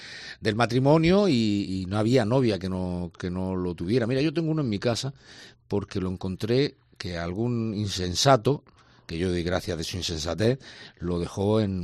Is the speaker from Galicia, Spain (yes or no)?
no; Region of Murcia, Spain; donde se puede hablar de nuestra historia, de nuestras tradiciones, de todo aquello que nos conforma como murcianos